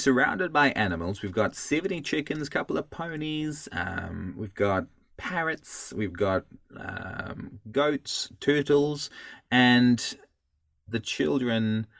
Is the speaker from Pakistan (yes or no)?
no; South Africa; now in New Zealand; I'm originally from, as you can hear from my voice, this is not the Kiwi accent that you'd expect. I'm South African originally.